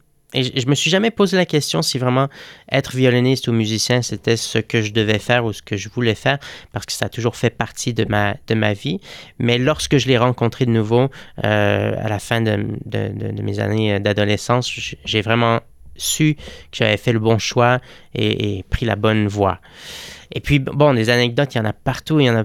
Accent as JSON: {"language": "French", "region": "Quebec", "country": "Canada", "said": "J'ai habité là-bas 15 ans, je parle très, très bien espagnol. Et puis, je suis beaucoup plus macho que lorsque je suis chez moi au Québec."}